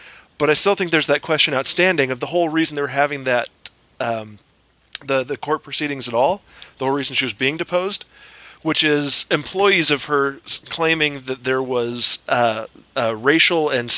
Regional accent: the South, United States; I was raised in the South. It was a very separated time.

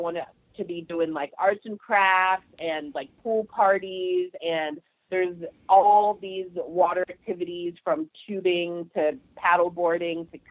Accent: California, United States; now in Atlanta, United States; So basically, I started traveling solo about 3 years ago after I moved from California, where I'm from, to Atlanta.

